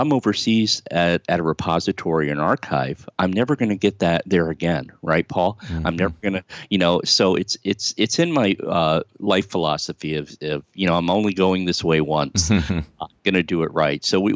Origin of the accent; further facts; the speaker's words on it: New York, United States; I grew up 10 miles from